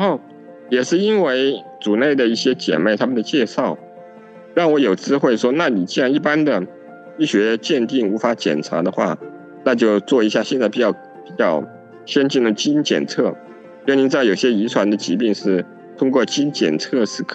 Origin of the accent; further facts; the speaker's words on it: central China, China; born there; 我是生在1980年，在中国大陆的中部一个现在算是三线的城市，父母都是很底层的普通的员工。